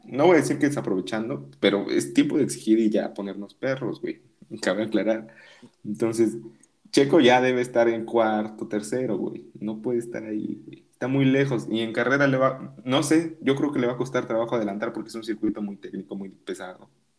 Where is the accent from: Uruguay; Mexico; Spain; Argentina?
Mexico; somos mexicanos y lo queremos, güey